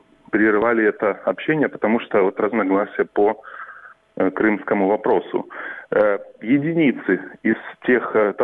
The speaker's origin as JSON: {"language": "Russian", "region": "Sevastopol", "country": "Ukraine", "tie": "born or raised there", "said": "я сам крымчанин, я родился в Севастополе"}